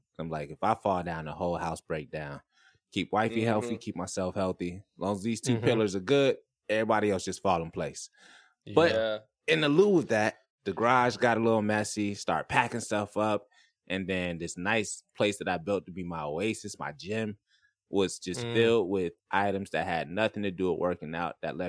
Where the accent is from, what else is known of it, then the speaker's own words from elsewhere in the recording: Florida, United States; now in San Diego, United States; I'm from Florida.